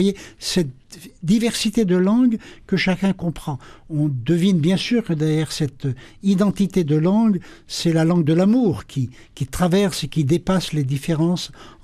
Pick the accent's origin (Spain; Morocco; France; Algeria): France; Brittany; first language Breton; Je suis breton, j'ai appris le breton quand j'étais petit, je veux dire, c'est une richesse.